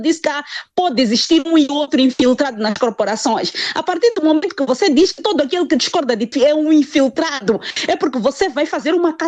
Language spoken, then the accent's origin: Portuguese; Mozambique; a nossa preocupação neste momento é como moçambicanos encontrar uma resposta ousada para unir estas vozes